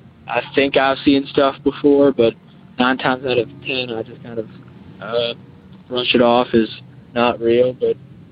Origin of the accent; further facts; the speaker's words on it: Maryland, United States; I'm from Maryland, and I currently live in one of the oldest houses in our county.